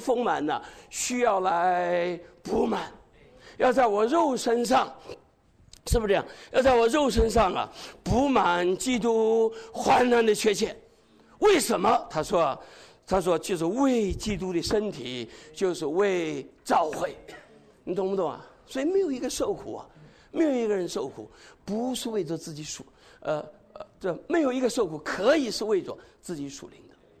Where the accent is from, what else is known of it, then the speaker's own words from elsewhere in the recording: Zhejiang, China; 南方人呢、啊、我也是啊。你是浙江人吗？我也是浙江人呢、江浙人呢、花样多哟。